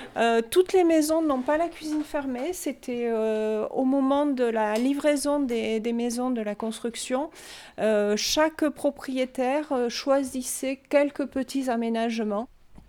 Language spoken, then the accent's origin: French; Toulouse, Occitanie, France; Je suis originaire de Toulouse, donc la brique me parle beaucoup.